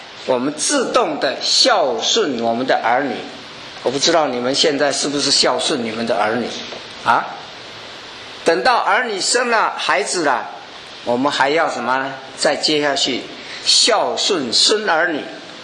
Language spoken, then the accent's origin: Chinese; China; born there; 我们特别啊出生在中国的这一代的人